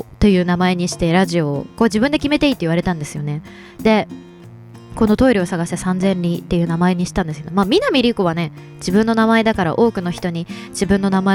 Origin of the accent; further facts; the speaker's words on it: Shizuoka, Japan; now in Tokyo, Japan; 一昨年の4月にあの東京に来たんですよね。静岡県出身なので